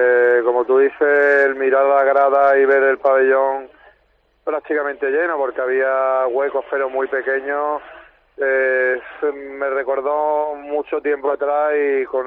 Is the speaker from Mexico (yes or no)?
no; Antequera, Andalusia, Spain; ver el balonmano en la ciudad donde has nacido y donde te has criado y de donde eres, pues la verdad es que es una satisfacción grande.